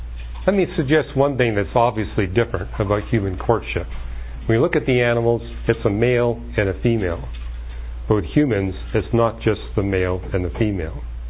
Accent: Canada; now in California, United States; For example, I grew up in Canada, and the custom in Canada is when you date a girl

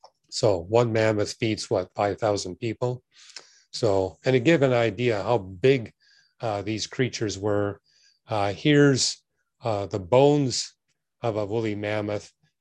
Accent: Vancouver, British Columbia, Canada; I remember growing up in Vancouver

